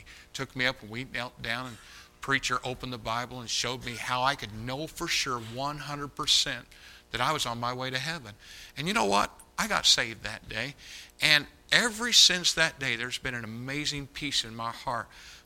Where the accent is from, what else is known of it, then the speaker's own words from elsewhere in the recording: Brazil, Indiana, United States; also born or lived in Greencastle; I was born over in Greencastle. My mom and dad took a job over in Terre Haute, so we moved to Brazil, Indiana.